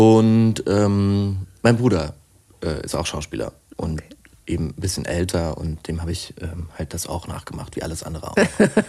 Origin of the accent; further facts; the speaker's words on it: Saarbrücken, Saarland, Germany; ich war auf der Waldorfschule in Saarbrücken, da wo ich herkomme.